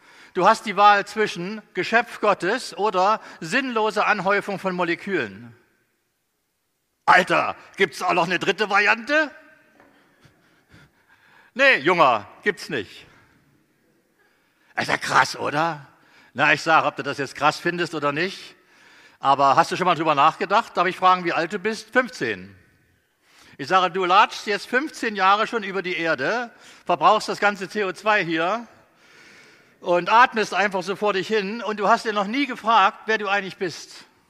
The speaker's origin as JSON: {"language": "German", "region": "Northeast Germany", "country": "Germany"}